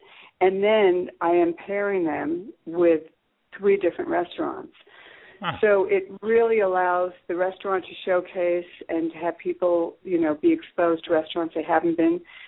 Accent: New York, United States; accent: New York; I think, no, it could be my New York accent.

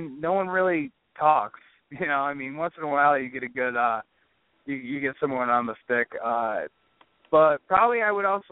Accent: New York, United States; because I'm from New York, so I'm a big Giants fan.

